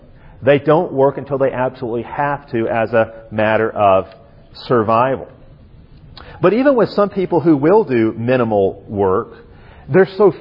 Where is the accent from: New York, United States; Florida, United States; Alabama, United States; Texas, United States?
Alabama, United States; This is something we just witnessed back in my home state of Alabama.